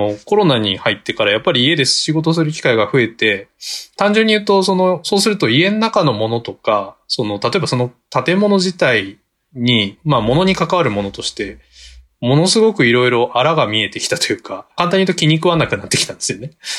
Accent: Tokyo, Japan; 僕地元東京の西の方なんですけど

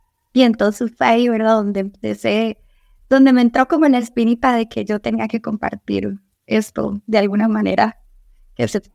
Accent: Costa Rica; Toda la vida acá, gracias a Dios, sí.

